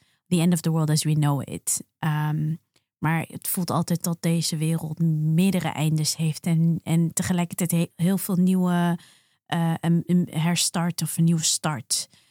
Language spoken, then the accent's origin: Dutch; Gelderland, Netherlands; now in Amsterdam, Netherlands; En dat zeg ik niet omdat ik in Amsterdam woon, maar ik kom letterlijk uit de Achterhoek. En zelfs van daaruit is het heel ver weg.